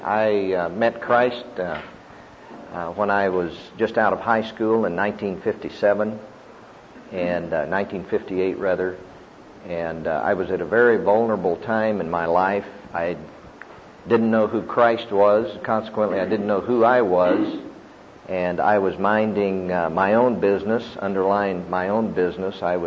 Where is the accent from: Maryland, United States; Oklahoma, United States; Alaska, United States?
Oklahoma, United States; Norman; I'm a businessman from Norman, Oklahoma